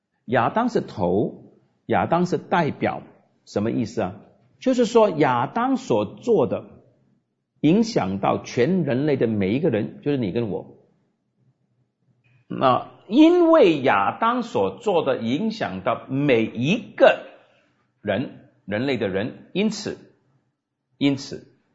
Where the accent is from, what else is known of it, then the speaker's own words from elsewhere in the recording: United States; 我成长在一个存在主义泛滥的美国嬉皮士时代，我在大学的年日是1968到71年